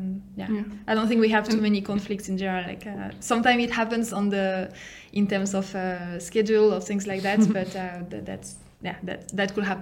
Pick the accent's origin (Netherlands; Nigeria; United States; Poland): Netherlands; now in Geneva, Switzerland; We're coming from Netherlands, but live in Switzerland. I'm in Geneva, and Eleonor is in Zurich.